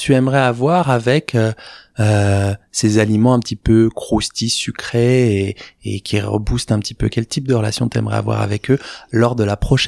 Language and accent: French; Hauts-de-France, France; Moi, je viens du Nord.